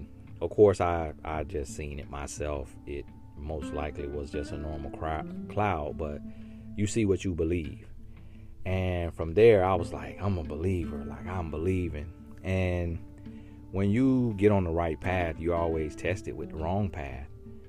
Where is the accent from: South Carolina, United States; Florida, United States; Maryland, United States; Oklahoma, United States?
Florida, United States; growing up in Central Florida, you're in the South, and religion is a big deal.